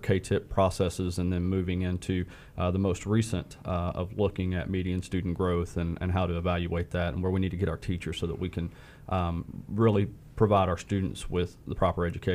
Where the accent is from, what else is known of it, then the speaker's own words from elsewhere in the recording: Kentucky, United States; I'm originally from Greenup County, graduated from there in 96, and went on to do my undergraduate work at Kentucky Christian University